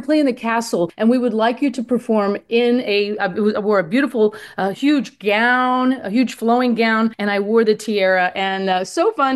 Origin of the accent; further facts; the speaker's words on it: Missouri, United States; Well, I'm actually from Northern Missouri.